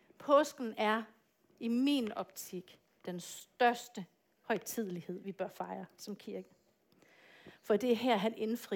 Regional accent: Tanzania; moved away; som barn, jeg voksede op som missionærdatter i Tanzania

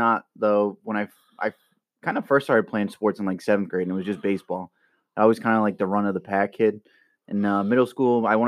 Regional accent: Cumberland, Rhode Island, United States; But yeah, born and raised in Cumberland.

